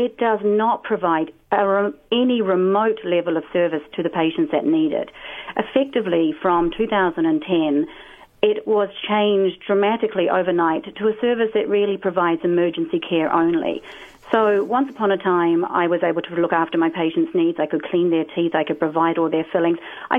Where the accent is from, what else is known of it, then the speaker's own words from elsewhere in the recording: New Zealand; I am the Kiwi.